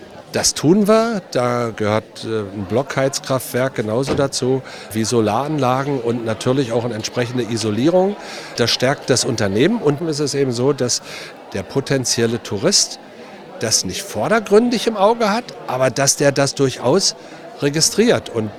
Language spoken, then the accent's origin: German; Saxony-Anhalt, Germany; Also, es ist meine Heimat, ich fühle mich hier sehr wohl und ich kann mir nichts anderes vorstellen, als weiter in der Altmark aktiv zu sein